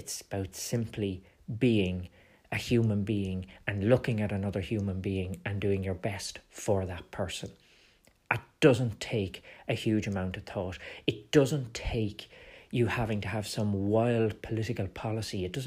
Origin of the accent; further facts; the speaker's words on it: Ireland; And humanity does demand that we care, and particularly as Irish people.